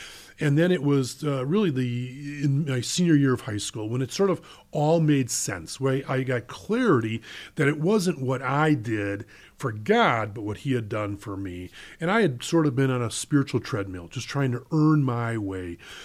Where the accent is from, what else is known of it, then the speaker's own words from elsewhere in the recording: Brookfield, Wisconsin, United States; So I grew up in Brookfield, so I am Milwaukee through and through. Packers, Bucks, Badgers, Brewers, the whole nine yards.